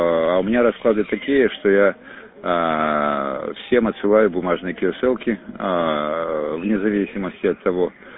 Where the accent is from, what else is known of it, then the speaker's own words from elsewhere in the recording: Crimea, Ukraine; как по мне, я крымчанин